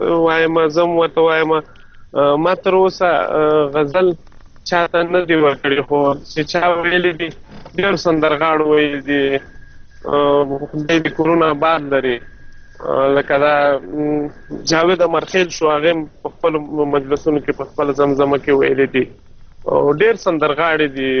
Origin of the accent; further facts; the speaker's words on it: Mandozai, Khost, Afghanistan; now in Saudi Arabia; زه د خوست مندوزې ولسوالۍ یم د خان کلی د شبوخیل اوسیدونکی یم